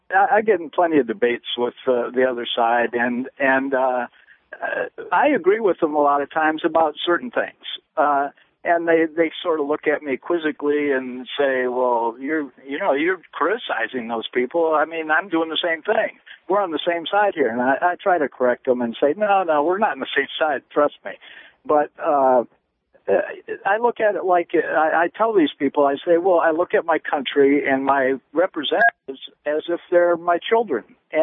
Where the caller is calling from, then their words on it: Grand Rapids, Ohio, United States; it's a little bitty town in Ohio.